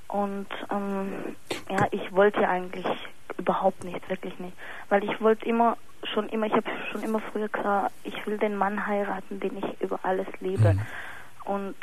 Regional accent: Germany; born or raised there

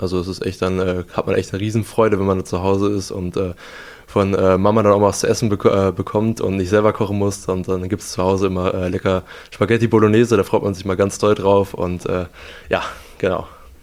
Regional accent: Aldekerk, North Rhine-Westphalia, Germany; also born or lived in Bottrop; Genau, ich bin in Bottrop geboren. Da habe ich dann 11 Jahre meines Lebens gelebt und danach bin ich dann nach Aldekerk gezogen.

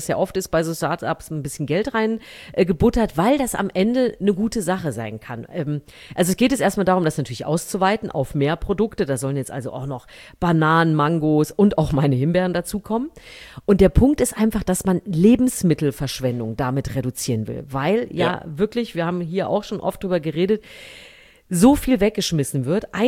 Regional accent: Thuringia, Germany; Aber ich bin ja in Thüringen erstmal aufgewachsen und dann war das ja wirklich so, es gab sehr wenig Aufkleber in der DDR

